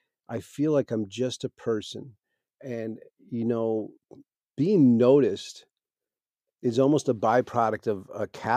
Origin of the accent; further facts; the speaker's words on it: Lubbock, Texas, United States; born there; I was born in Lubbock, Texas, is what I'm trying to say. You know, when you talk about the beginning of my life, I was born in a trailer in Lubbock, Texas.